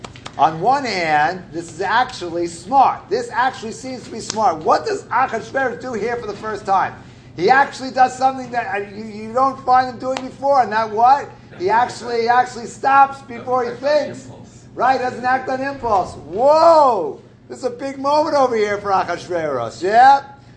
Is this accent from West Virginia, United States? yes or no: no; Brooklyn, New York, United States; I grew up in the house, I grew up in Brooklyn, we had a porch